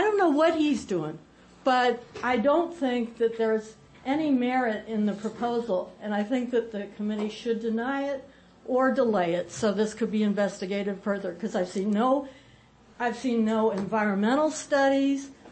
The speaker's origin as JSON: {"language": "English", "town": "Jefferson City", "region": "Missouri", "country": "United States", "tie": "born or raised there", "said": "I grew up in Jefferson City, Missouri, and everybody there goes to party at Lake of the Ozarks."}